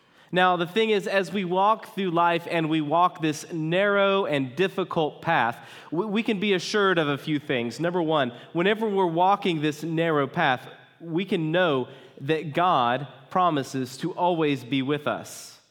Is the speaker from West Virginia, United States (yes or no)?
yes; West Virginia, United States; also born or lived in Kentucky; I spent most of my life growing up in West Virginia, and then I lived in central Kentucky for 5 years